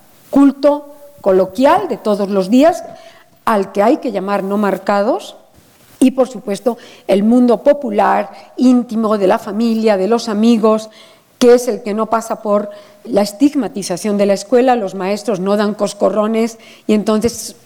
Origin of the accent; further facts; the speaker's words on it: Mexico; nos vamos a identificar como mexicanos, en la entonación, es en los coloquiales y populares, pues porque no pasan por el rasero de la escuela.